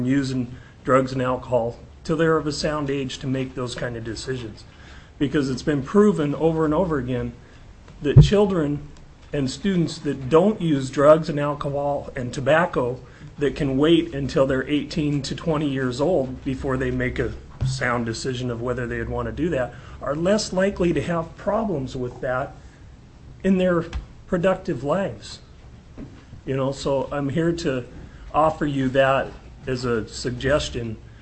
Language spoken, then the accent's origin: English; Ketchikan, Alaska, United States; I'm from Ketchikan. I was recently elected to the school board there.